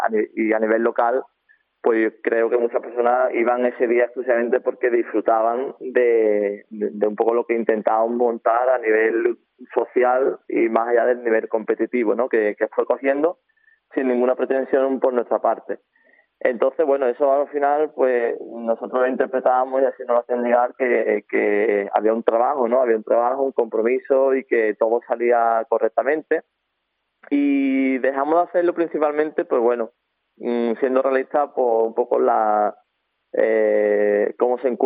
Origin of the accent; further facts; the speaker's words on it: Osuna, Andalusia, Spain; Somos de aquí de Osuna